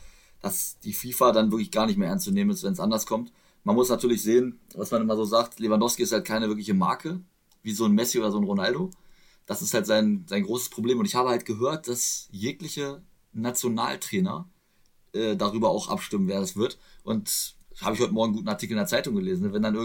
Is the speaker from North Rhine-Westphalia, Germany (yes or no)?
no; Hanover, Lower Saxony, Germany; ich als Hannoveraner, Ex-Hannoveraner